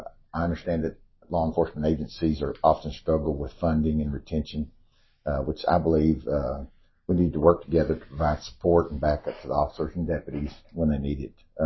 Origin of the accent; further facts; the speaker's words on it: Lido, United States; I grew up in Lido.